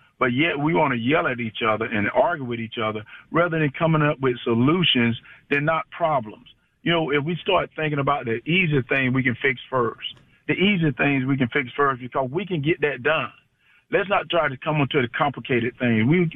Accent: United States; I'm an American. I'm an American. I live in America, and I got an American son. I got an American wife, and I'm an American.

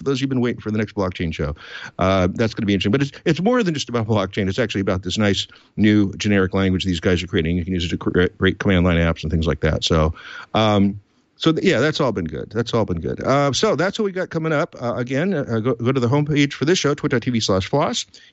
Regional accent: Portland, Oregon, United States; I'm going to be at OSCON in my hometown in mid-July, which would be nice. I can just take the MAX train right straight to downtown

